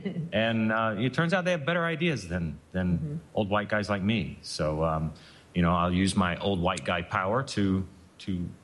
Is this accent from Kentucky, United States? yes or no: yes; Kentucky, United States; and I've simplified it because I'm from Kentucky and it's too many words.